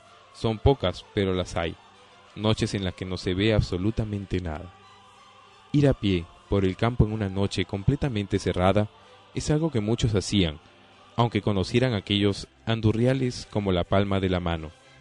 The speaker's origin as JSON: {"language": "Spanish", "town": "Barbastro", "region": "Aragon", "country": "Spain", "said": "Yo soy de Barbastro, y en cierto modo puedo decir que soy campestre."}